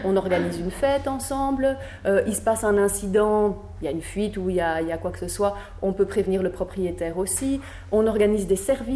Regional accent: Brussels, Brussels-Capital Region, Belgium; ce qu'on appelle chez nous à Bruxelles des communs

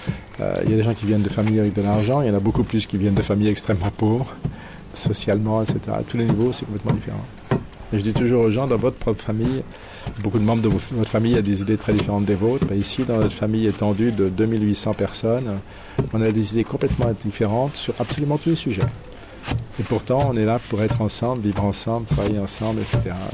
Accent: Paris, Île-de-France, France; moved away as an adult; now in Auroville, India; je suis parisien, j'ai 71 ans, je suis ici à Auroville en permanence depuis 80. J'ai passé donc plus de la moitié de ma vie ici.

